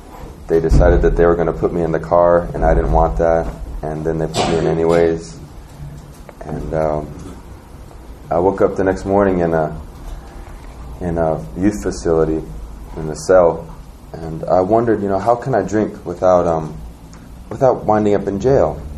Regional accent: Anchorage, Alaska, United States; I'm from Anchorage, Alaska.

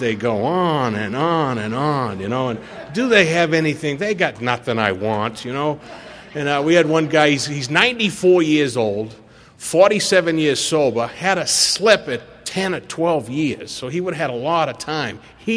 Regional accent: Boston, Massachusetts, United States; now in Southern California, United States; I grew up in Boston, and I got 12 steps on the banks of the Charles River in 1988.

